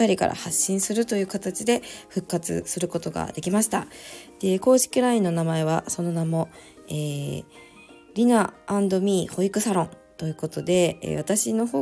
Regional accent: Kansai, Japan; なぜなら私東京に住んでいる人じゃないからです。はい、関西人なので基本的には関西に帰って

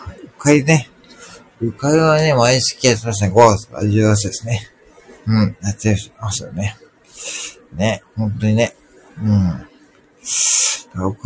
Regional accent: Gifu, Japan; 僕は岐阜なんですけどね。うん。そう、岐阜なんですけどね。

